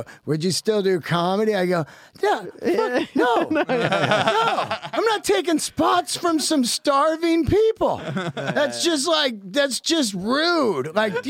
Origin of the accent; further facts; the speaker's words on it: Yosemite, California, United States; During COVID, I went back to Yosemite, where I was born and raised, in the park.